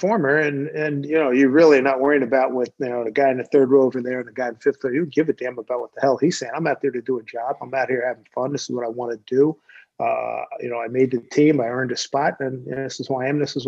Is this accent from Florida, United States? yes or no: no; Philadelphia, Pennsylvania, United States; I grew up in Philly as a, you know, classic Philadelphia sports fan, going to Eagles games, Warriors games, Phillies games.